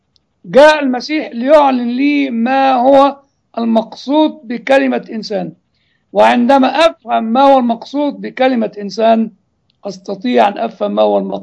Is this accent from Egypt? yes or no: yes; Egypt; يعني المشكلة اللي موجودة عندنا في مصر والموجودة في العالم الثالث